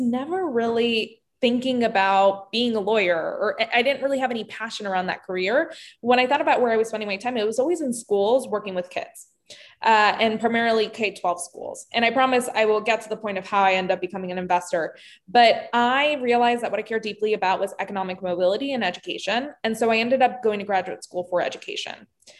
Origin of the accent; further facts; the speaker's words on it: Orlando, Florida, United States; I was born and raised in Orlando.